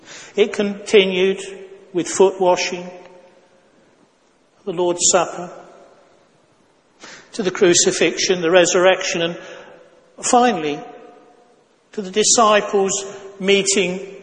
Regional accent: East Midlands, United Kingdom; I grew up in Northamptonshire, and every year there was an annual carnival in the various towns where they lived

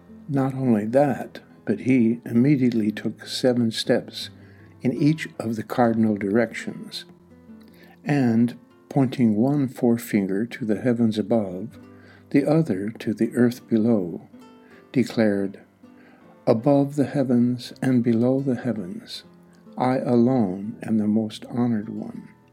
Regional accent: Centralia, Illinois, United States; now in Atlanta, United States; Centralia, Illinois, my hometown, Chicago, where I did my advanced schooling, Atlanta, Georgia, my adopted hometown

